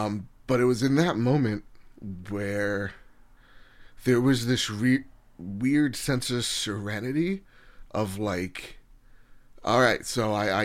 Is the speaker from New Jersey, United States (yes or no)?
yes; New Jersey, United States; we're loud from New Jersey, right?